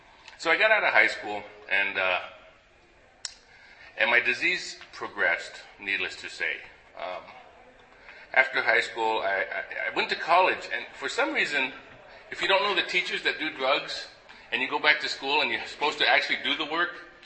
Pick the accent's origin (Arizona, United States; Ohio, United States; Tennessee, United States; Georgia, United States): Arizona, United States; Tucson; I was born here in Tucson. Probably not far from where Benita was born. I grew up in your traditional drunken, junkie, alcoholic home.